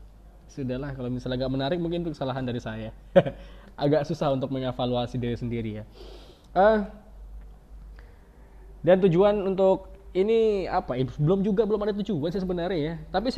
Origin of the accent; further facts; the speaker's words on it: West Nusa Tenggara, Indonesia; moved away as an adult; now in East Nusa Tenggara, Indonesia; Saya orang rantauan. Saya kedua orang tua saya orang Jawa, kemudian lahir besar di Lombok. Kuliah ya. Sampai SMA di Lombok, kemudian berpindah-pindah nomaden ya.